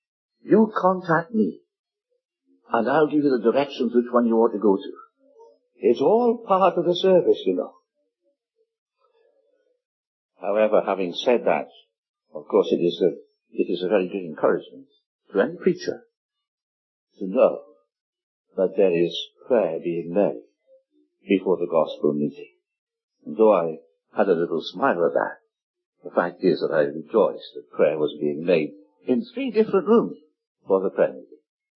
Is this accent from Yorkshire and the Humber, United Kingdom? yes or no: no; Wales, United Kingdom; And I'm from Wales, the land of song, and they didn't give me an addition.